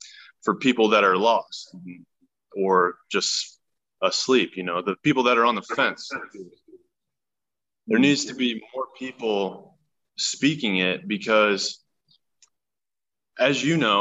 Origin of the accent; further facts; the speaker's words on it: Kansas City, Missouri, United States; I grew up in the Midwest out here. I grew up on about 40 acres with my parents out here just outside of Kansas City.